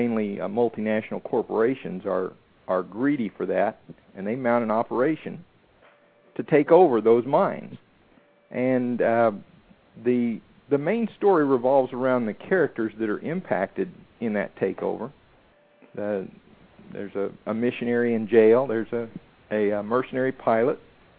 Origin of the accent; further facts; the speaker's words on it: Texas, United States; I'm just a Texas boy. I grew up in Texas. Went off to the 82nd Airborne after high school.